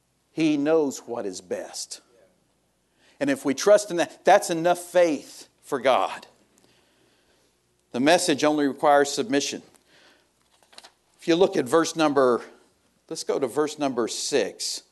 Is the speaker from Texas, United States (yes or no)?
yes; Texas, United States; But I was born and raised in North Texas.